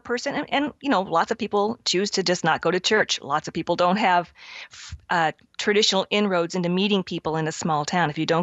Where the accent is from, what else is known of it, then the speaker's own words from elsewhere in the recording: Kansas City, Missouri, United States; And also because growing up in Kansas City in a certain decade, I heard that song … an awful lot.